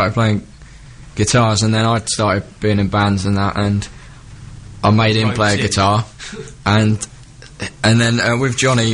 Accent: Woking, South East England, United Kingdom; We're from Woking Town, yes.

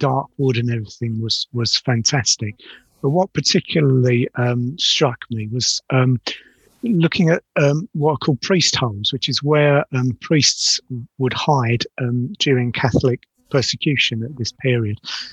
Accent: Ingatestone, East of England, United Kingdom; born there; as you said earlier, I was born in Ingatestone.

